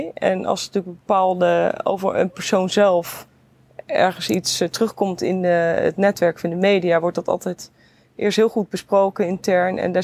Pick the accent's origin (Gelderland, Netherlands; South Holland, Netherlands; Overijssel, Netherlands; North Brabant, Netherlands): South Holland, Netherlands; Rotterdam; accent: Rotterdam; Ik hoor, zoals misschien ook in mijn accent nog wel een beetje kan horen... dat ik een Rotterdams accent heb. Dus in die zin, ik kom daar ook een beetje uit die regio. Daar kom ik vandaan. Dus ik hou altijd wel echt een connectie met Rotterdam.